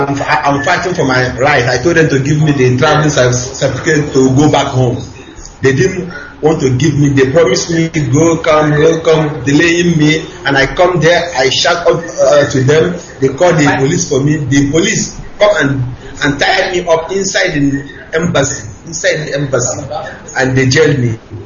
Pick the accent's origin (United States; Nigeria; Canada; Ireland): Nigeria; Sokoto; moved away as an adult; also born or lived in Morocco; now in India; I was born and brought up in Sokoto State